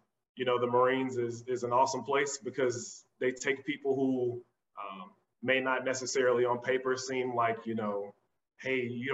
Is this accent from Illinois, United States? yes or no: yes; Chicago, Illinois, United States; I was born and raised in Chicago. Lived most of my time just with me and my mom, jumped around, transferred schools every year from first to eighth grade. So I've lived all around the city in different parts.